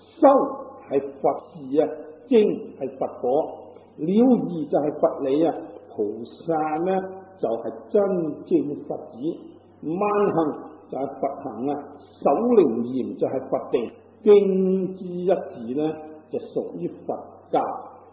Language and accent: Cantonese; Guangdong, China; 就算我哋广东人嚟讲啦，咁啊，亦都有好多嗰啲乡音啦唔同嘅